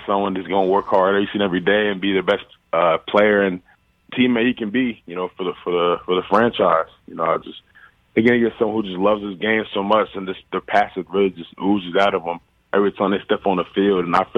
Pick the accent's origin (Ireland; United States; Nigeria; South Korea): Nigeria; Yeah, so I'm Nigerian. Uh-huh. The tribe is Igbo.